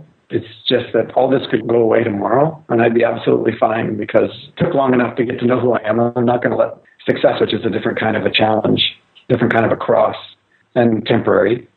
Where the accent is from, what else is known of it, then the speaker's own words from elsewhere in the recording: Indonesia; also born or lived in Canada; I'm Canadian born, grew up in Indonesia, dual citizen now.